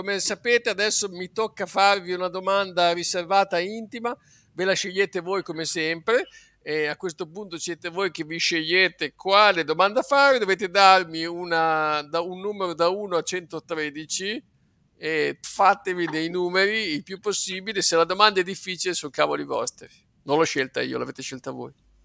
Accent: Emilia-Romagna, Italy; sono romagnolo, quindi non è che posso dire di essere super bravo da questo punto di vista

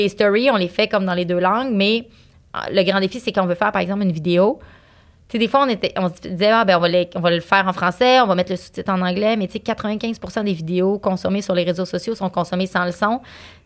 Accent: Quebec, Canada; Moi, je viens du Saguenay, je parlais même pas anglais quand j'étais jeune, j'ai appris quand même très tard à parler anglais, j'ai un gros accent en anglais

